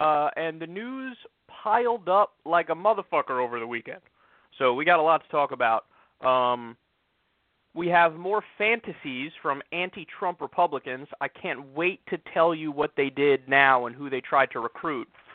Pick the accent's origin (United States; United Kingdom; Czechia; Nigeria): United States; New York; I mean, for fuck's sake, I'm from New York.